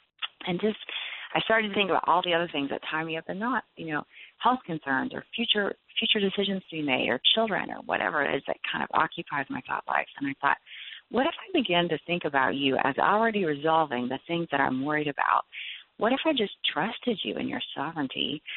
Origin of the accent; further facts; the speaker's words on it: Cincinnati, Ohio, United States; I drive to Cincinnati, Ohio to spend the night at my mom's house, my hometown. And I hadn't been home since my last birthday.